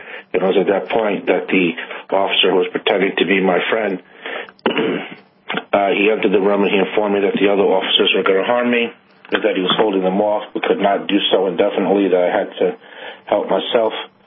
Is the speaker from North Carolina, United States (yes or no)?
no; Peekskill, New York, United States; whereas I was from Westchester County in Peekskill.